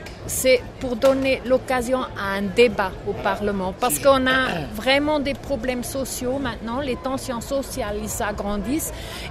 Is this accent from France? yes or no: no; Switzerland; Moi, je suis Suissesse. Je suis Suissesse